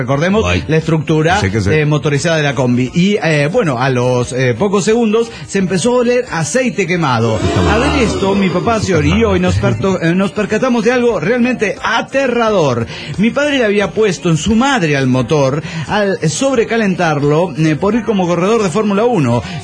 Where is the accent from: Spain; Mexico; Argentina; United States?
Mexico; Mexico City; del DF mexicano.